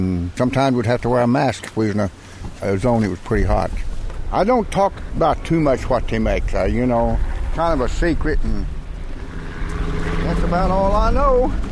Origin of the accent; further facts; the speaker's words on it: Yakima, Washington, United States; from Yakima. That's my daughter, Peggy. She's from Yakima.